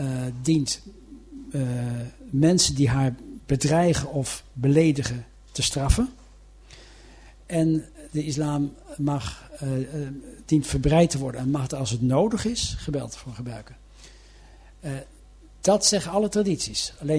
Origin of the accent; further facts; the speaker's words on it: Middelburg, Zeeland, Netherlands; also born or lived in Zeist; Ik ben opgegroeid in Middelburg met weinig allochtonen om me heen.